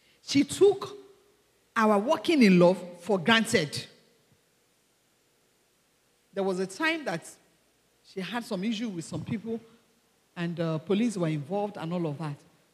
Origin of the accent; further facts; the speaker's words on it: Ibadan, Oyo, Nigeria; I grew up in Ibadan. I was born in Ibadan. I grew up in Ibadan.